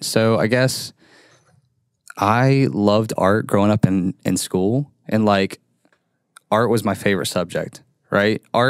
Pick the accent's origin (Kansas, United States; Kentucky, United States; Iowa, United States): Kentucky, United States; Kenton; born there; And so I was born on Turkey Foot Road in Kenton, Kentucky, which sounds like the most hick thing possible.